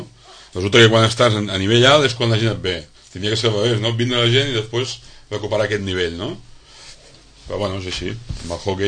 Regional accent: El Vendrell, Catalonia, Spain; born there; jo tota la meva família és de Vendrell i sóc nascut a Vendrell

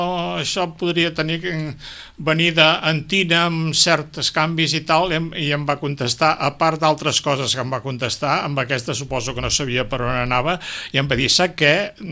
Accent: Barcelona, Catalonia, Spain; Clar, jo sóc de Barcelona, vaig caure en aquest poble i vaig començar a notar coses rares

